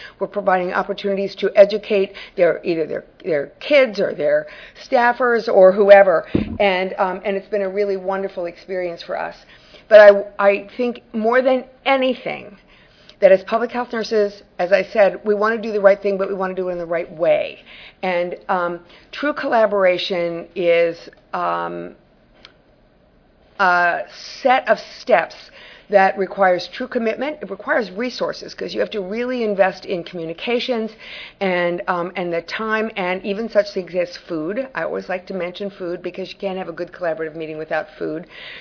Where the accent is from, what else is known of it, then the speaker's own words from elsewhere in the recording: Philadelphia, Pennsylvania, United States; Now I have to do a little aside and say, go Phillies. Sorry, I come from Philly.